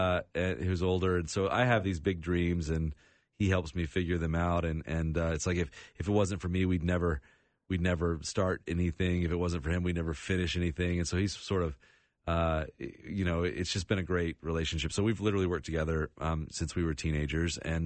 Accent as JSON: {"language": "English", "town": "Birmingham", "region": "Alabama", "country": "United States", "said": "I'm from Birmingham, Alabama."}